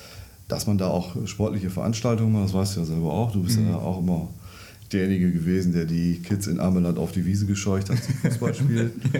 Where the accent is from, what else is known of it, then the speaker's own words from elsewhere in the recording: Recke, North Rhine-Westphalia, Germany; Ich komme aus Recke, bin dort Jugendreferent, seit langer Zeit mittlerweile schon